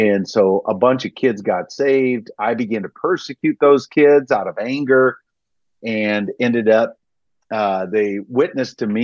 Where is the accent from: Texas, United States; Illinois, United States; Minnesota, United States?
Minnesota, United States; St. Paul; My wife, Susie, and I are born and raised in St. Paul, Minnesota.